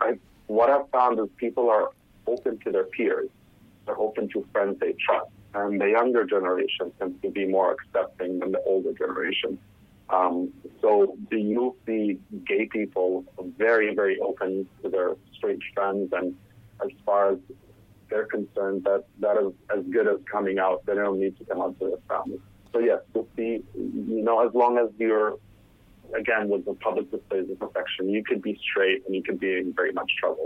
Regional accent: United Arab Emirates; I'm from the United Arab Emirates

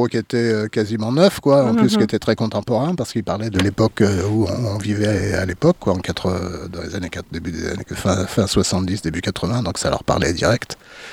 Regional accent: Paris, Île-de-France, France; born there; Moi, je suis né, mon père a grandi en Charente. Et moi, je suis né à Paris, dans le 4e arrondissement.

